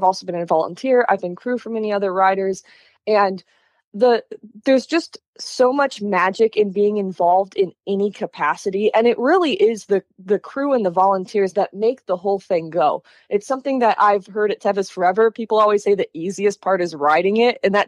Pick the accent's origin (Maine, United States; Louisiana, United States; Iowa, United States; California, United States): California, United States; Auburn; But I'm from Auburn, California. My family's from Auburn, California.